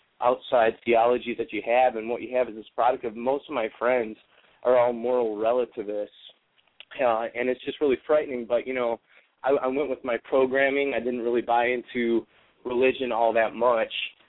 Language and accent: English; Midwest, United States; now in Los Angeles, United States; Well, 2 years ago, I'm from the Midwest. I moved out to Los Angeles, and I'll tell you what, we are raised to be secularized.